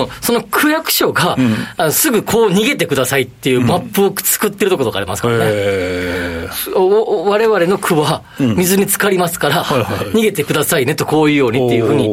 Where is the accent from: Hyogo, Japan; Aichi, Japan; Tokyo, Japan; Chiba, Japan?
Hyogo, Japan; Kobe; 僕なんて神戸出身ですけど